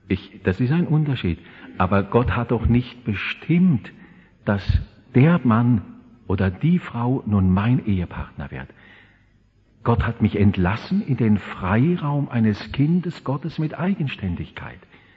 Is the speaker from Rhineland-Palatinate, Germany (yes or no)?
yes; Rhineland-Palatinate, Germany; ich bin ein Pfälzer, ich komme aus der Pfalz